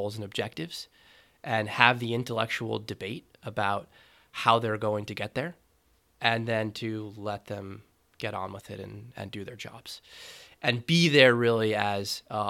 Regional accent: United States; You know, as an American moving abroad, I think moving to a place like Paris or Madrid would be difficult.

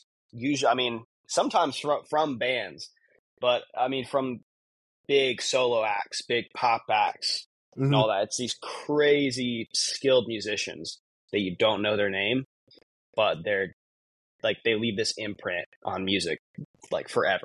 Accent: Missouri, United States; So I grew up in Missouri.

